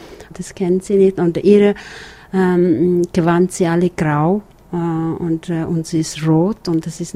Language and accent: German; Tibet, China; Wenn sie hören, ich bin aus Tibet